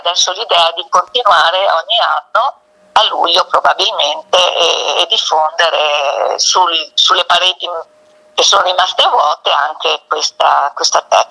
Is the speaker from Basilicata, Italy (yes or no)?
no; Alleghe, Veneto, Italy; io ad agosto vengo ad Alleghe perché mi piace molto stare qua nel mio paese